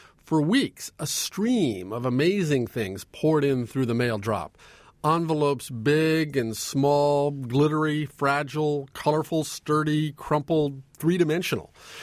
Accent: Omaha, Nebraska, United States; who sent his mail art from my hometown, Omaha, Nebraska.

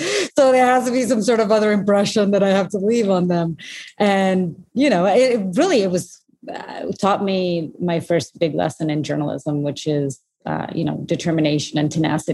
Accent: Portugal; English is a second language; So I was born and raised in Portugal

